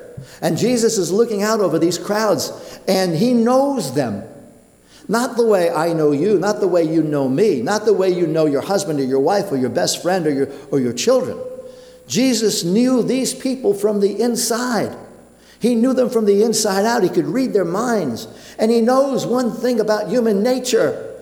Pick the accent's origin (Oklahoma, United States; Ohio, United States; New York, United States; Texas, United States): New York, United States; Brooklyn; I knew that growing up in Brooklyn, where you could actually live. We lived in an apartment house. It was a pretty good sized apartment house on Flappish Avenue. We lived on the second floor.